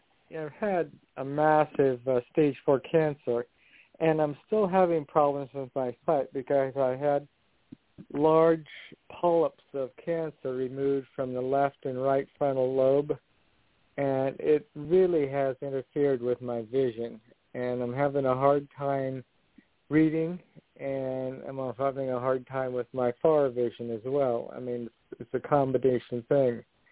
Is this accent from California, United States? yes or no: no; Springfield, Oregon, United States; Springfield, Oregon.